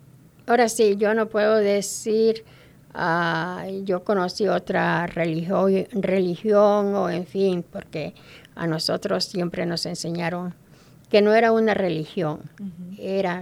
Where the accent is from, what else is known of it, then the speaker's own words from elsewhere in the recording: Mexico City, Mexico; Soy de la Ciudad de México. Ajá. Vengo de un rancho. Ajá. Y de ahí estuve hasta la edad de 14 años.